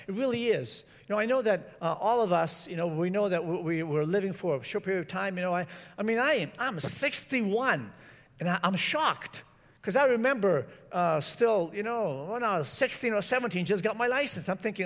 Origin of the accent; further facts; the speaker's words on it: San Francisco, California, United States; I was from San Francisco, and I was raised with black kids